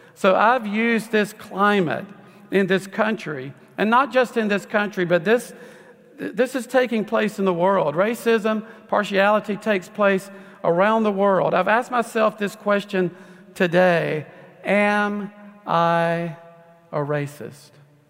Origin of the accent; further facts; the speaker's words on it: Lumberton, North Carolina, United States; I grew up in Robeson County, North Carolina. Now it's one of the poorest counties in the United States.